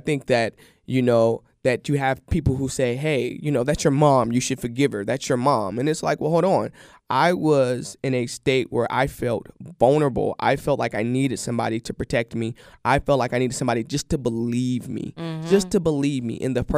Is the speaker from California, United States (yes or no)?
yes; California, United States; so that's my home state.